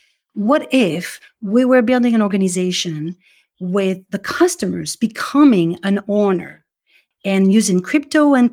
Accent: New York City, New York, United States; As a New Yorker, I rarely go shopping for food.

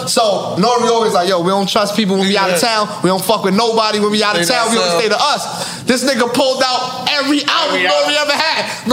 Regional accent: New York City, New York, United States; My nigga, we in the middle of Memphis, my nigga. We are from New York City.

